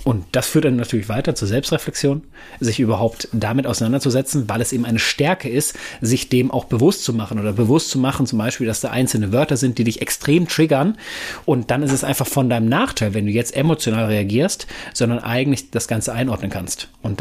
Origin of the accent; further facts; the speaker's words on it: North Rhine-Westphalia, Germany; Ich komme ja ursprünglich aus dem Pott